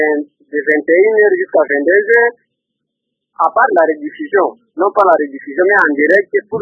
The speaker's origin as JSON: {"language": "French", "country": "DR Congo", "said": "je suis congolais"}